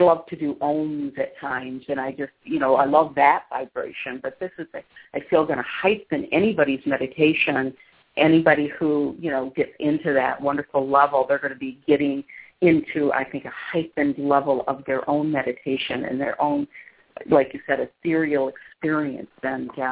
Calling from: Michigan, United States; Of course, I'm broadcasting from Michigan, and I just want to mention for our Michigan listeners

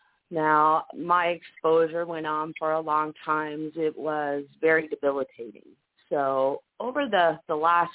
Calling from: Arizona, United States; I'm calling from Arizona.

